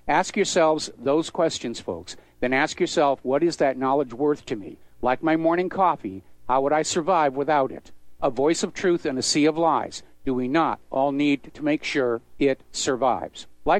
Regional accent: New England, United States; But growing up in New England, with our long history of going all the way back to the American Revolution, we had a lot of respect for it because we knew what it had cost.

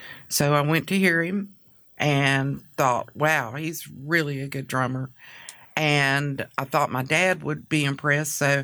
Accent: Kannapolis, North Carolina, United States; now in Hillsborough, United States; And I hail from Kannapolis, North Carolina, home of Dale Earnhardt.

